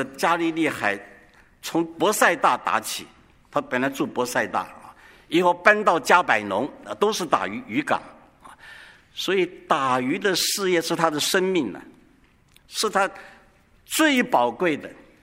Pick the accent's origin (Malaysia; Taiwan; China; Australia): China; Fuzhou, Fujian; accent: Fuzhou dialect; 他是我老家附近的人，他是这个福建莆田的话是很难懂的，所以他们讲的话都很难懂。我是福州话是很好听的啊